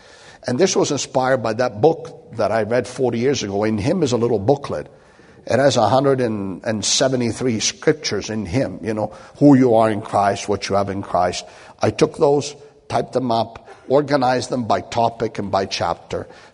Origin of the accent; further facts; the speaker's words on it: Italy; But listen, I'm Italian from Italy. We can do anything.